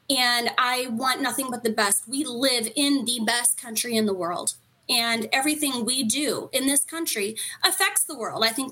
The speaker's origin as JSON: {"language": "English", "region": "Illinois", "country": "United States", "also_born_or_lived": "Florida", "lives_now": "Indiana, United States", "said": "I'm from the St. Louis area, but on the Illinois side. So I'm from Illinois. I currently live in Indiana. I also lived in Florida for some time."}